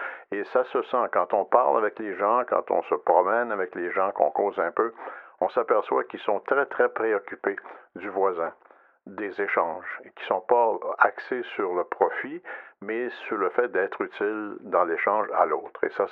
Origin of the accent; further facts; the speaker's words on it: Quebec, Canada; Comme c'est pas disponible chez nous au Québec